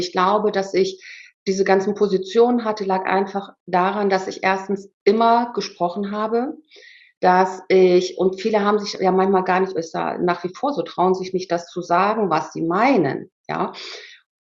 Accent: Germany; born there; ich war ja auch gar keine Ausländerin, ich bin ja in Deutschland geboren

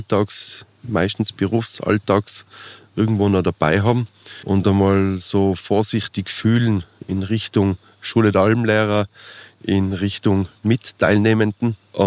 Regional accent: Tyrol, Austria; mit unserer Historie als Tiroler oder überhaupt als Alpenbewohner

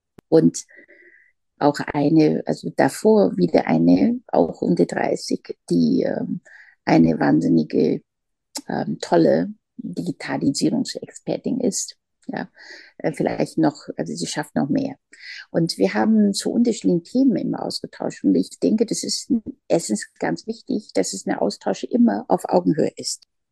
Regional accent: China; Und ich bin ja in China aufgewachsen

